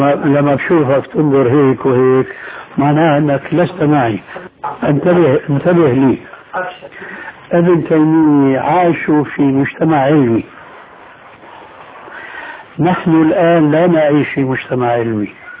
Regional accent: Syria; أنه كما يقولون عندنا في سوريا ما عندهم بقى عمل إلا سند الحيطان أو إلقاء رجل على رجل.

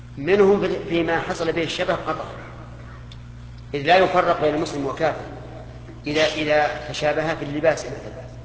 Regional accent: Saudi Arabia; انا في ظني الان حتى عندنا في السعوديه

